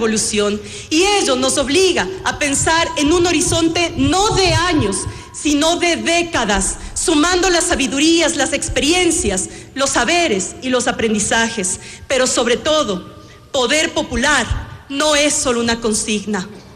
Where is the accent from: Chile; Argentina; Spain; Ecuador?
Ecuador; soy orgullosamente ecuatoriano y orgullosamente ecuatoriana.